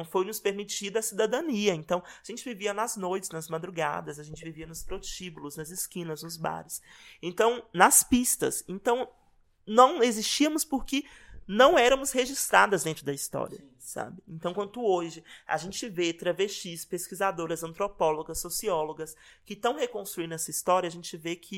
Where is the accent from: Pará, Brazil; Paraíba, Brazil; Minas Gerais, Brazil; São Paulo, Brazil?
Minas Gerais, Brazil; Belo Horizonte; viveu em Belo Horizonte, Minas Gerais, que é de onde eu venho, assim.